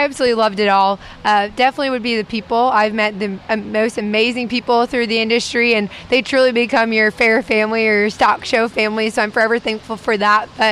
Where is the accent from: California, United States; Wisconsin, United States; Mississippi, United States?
Wisconsin, United States; I'm from Racine County, so I grew up on a family farm and in a fourth-generation livestock showman at the Racine County Fair.